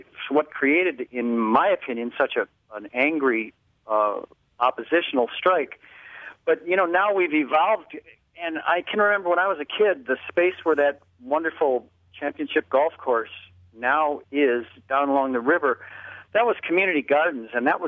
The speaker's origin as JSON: {"language": "English", "town": "Kohler", "region": "Wisconsin", "country": "United States", "tie": "born or raised there", "lives_now": "Fish Creek, United States", "said": "I grew up somewhat in Kohler, Wisconsin, and my father was born there, and I can remember that strike really well"}